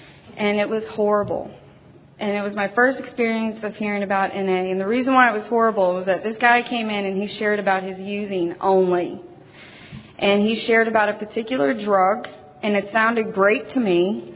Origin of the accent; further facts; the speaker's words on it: Missouri, United States; now in Sweden; I'm originally not from Sweden. I'm from Missouri.